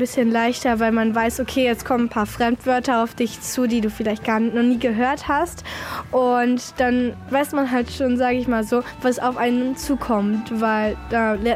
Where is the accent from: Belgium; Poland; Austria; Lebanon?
Poland; first language Polish; German is a second language; Also mit Polnisch verbinde ich halt meine Muttersprache.